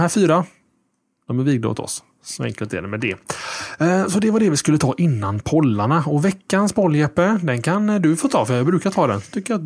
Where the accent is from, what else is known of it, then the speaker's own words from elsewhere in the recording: Sweden; Och det kanske är att vi är tråkiga svenskar.